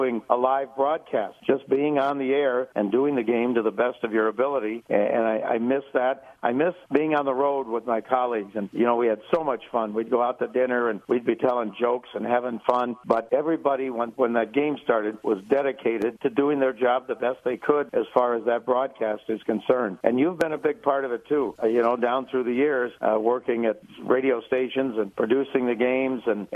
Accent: Chicago, Illinois, United States; I grew up in Chicago and listening to some of the great announcers, Lloyd Pettit on the Blackhawks, Bob Elson with the White Sox.

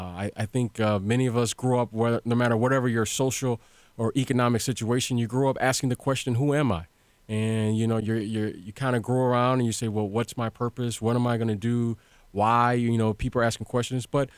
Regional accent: Detroit, Michigan, United States; I grew up in Detroit, Michigan, and I remember I had the opportunity to go to a Catholic high school.

